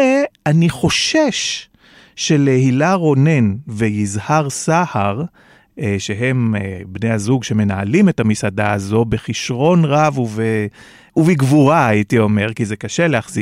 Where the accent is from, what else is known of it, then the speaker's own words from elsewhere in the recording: Jerusalem, Jerusalem District, Israel; אני ירושלמי, אני שונא להתרטב, אני לא אוהב מים.